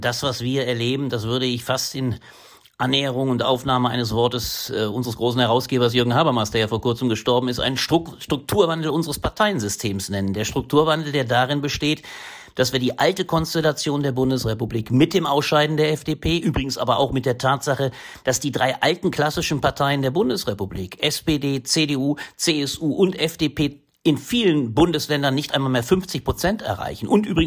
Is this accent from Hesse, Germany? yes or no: no; Ingelheim, Rhineland-Palatinate, Germany; Ich bin aus Ingelheim. Von daher sind wir fast benachbart